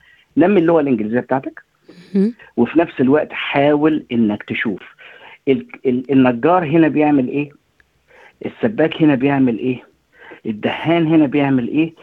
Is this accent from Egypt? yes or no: yes; Egypt; now in Australia; عندنا في مصر